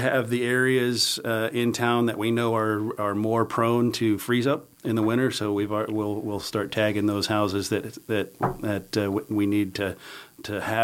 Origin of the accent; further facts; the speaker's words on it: Colorado, United States; Well, that coming and going of the snow actually reminds me a lot of Colorado. I grew up in Colorado.